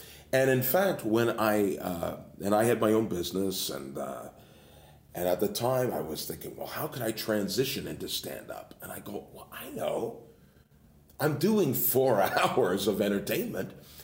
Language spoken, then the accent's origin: English; London, Ontario, Canada; when I first saw a stand-up show just outside of my hometown, which is in London, Ontario